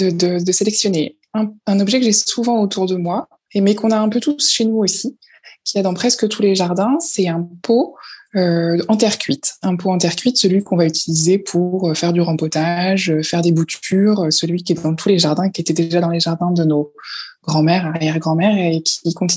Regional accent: Normandy, France; Alors, j'ai grandi en Normandie. Mais dans une partie de Normandie, tout en bas, vraiment collée à la région parisienne.

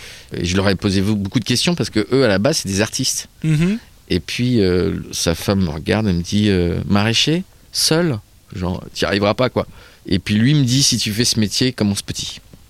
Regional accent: Normandy, France; Bah, je suis percheron, en fait, j'ai pas fait le choix. Je suis originaire du Perche.

